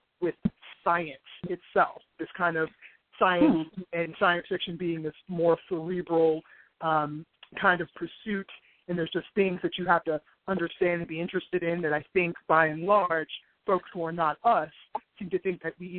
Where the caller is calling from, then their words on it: Washington, District of Columbia, United States; I'm in Washington, D.C.